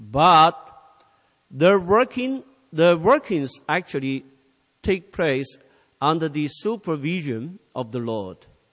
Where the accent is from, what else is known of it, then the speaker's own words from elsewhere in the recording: China; English is a second language; See, I was born in China, and I was raised in the atheistic way of life.